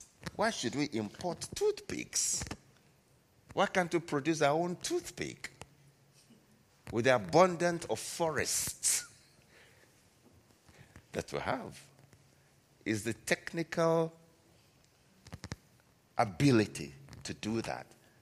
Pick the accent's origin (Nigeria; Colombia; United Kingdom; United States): Nigeria; now in Ghana; We have the same challenge in my home country, Nigeria. I live in Ghana now.